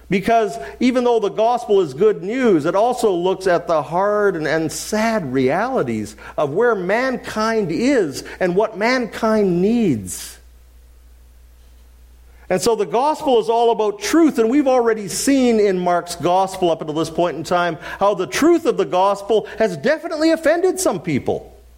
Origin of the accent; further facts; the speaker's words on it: Winnipeg, Manitoba, Canada; also born or lived in British Columbia; I'm one of those guys who grew up in a different place. Winnipeg is my hometown.